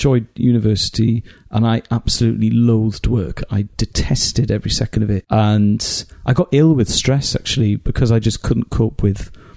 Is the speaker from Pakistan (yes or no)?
no; Wales, United Kingdom; when I was growing up in Wales, it was very important not to be seen to be a show-off